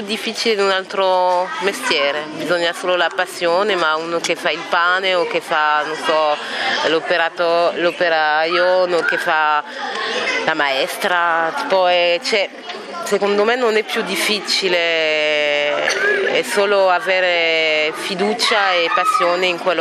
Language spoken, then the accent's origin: Italian; Paris, Île-de-France, France; Italian is a second language; sono cresciuta a Parigi, che è una città molto mista, per cui da bambina andavo a scuola già con tanti amici di diverse nazionalità